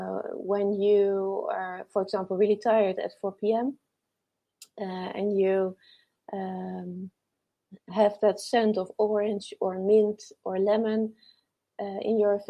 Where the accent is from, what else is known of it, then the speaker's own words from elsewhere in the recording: Netherlands; English is a second language; now in Italy; being a highly sensitive man here in Italy is not comparable to what it is like in the Netherlands, in my home country, for example.